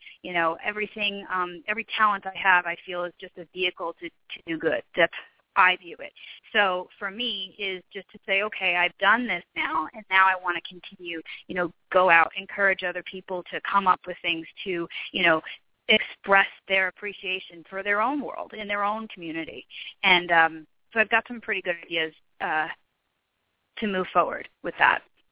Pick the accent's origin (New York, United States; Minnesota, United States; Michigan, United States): New York, United States; because I'm from Long Island, so there's no neighboring states, really.